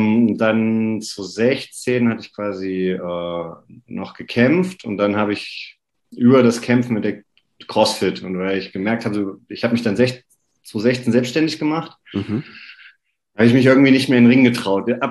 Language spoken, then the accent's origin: German; Thuringia, Germany; ich komme aus der Nähe von Oberhof.